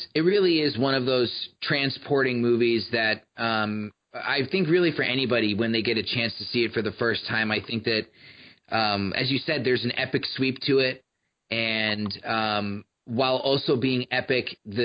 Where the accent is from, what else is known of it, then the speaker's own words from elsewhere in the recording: Connecticut, United States; I grew up in Connecticut.